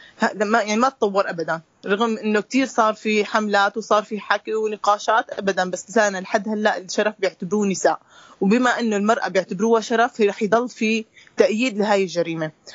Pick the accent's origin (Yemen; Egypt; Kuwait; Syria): Syria; يعني موجودة عندنا بسوريا وبالدول العربية